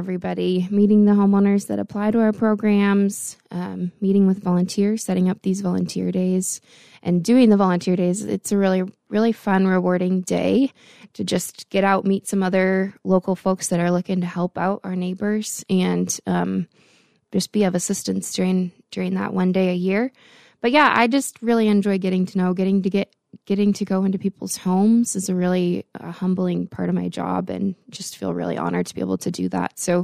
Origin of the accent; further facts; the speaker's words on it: Willmar, Minnesota, United States; I recently moved to the area, but I'm originally from Willmar, so I'm not too foreign to this region